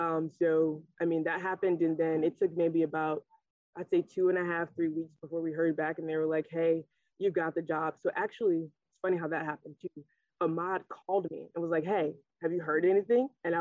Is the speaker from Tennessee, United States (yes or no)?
no; Cleveland, Ohio, United States; just to be a little girl from Cleveland. Like I grew up on St. Clair. So like super inner city.